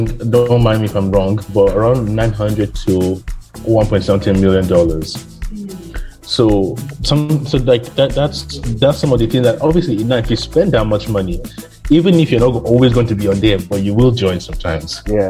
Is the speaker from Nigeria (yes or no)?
yes; Nigeria; even in Nigeria, I mean, as a Nigerian living, currently living in Nigeria